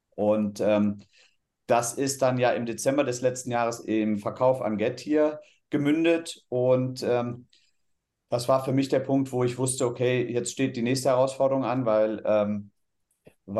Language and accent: German; Cologne, North Rhine-Westphalia, Germany; born there; gebürtiger Kölner, habe von der studischen Ausbildung BWL studiert